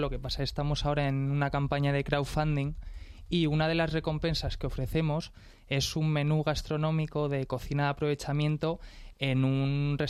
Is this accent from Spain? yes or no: yes; Madrid, Community of Madrid, Spain; Sí, soy madrileño.